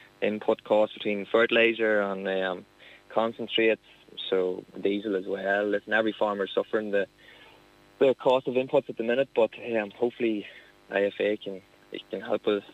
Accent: Ulster, Ireland; I'm from Monaghan myself there, so look, I took over the family farm 6 years ago

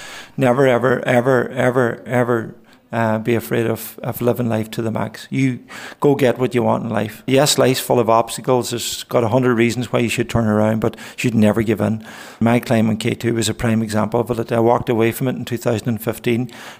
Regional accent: Ulster, Ireland; the privilege as an Irishman and as a Donegal man to stand there with the Donegal flag in my left hand and the Irish flag in my right hand was immense.

